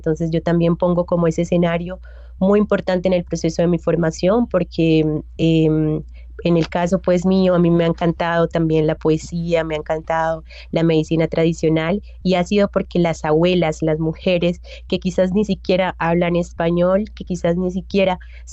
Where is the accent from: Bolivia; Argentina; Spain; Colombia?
Colombia; Mutatá, Antioquia; regresé nuevamente a mi pueblo, al Urabá antioqueño. Yo soy de Mutatá, pero estuve trabajando mucho tiempo en Chigorodó.